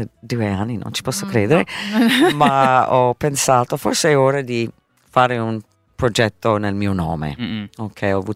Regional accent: Minneapolis, Minnesota, United States; Italian is a second language; Io sono di Minneapolis

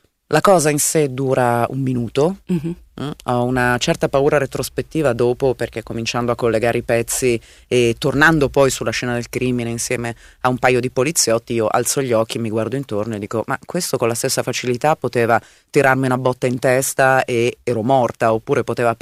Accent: Milan, Lombardy, Italy; Io sono nata e cresciuta a Milano, sono passata da quelle parti migliaia di volte

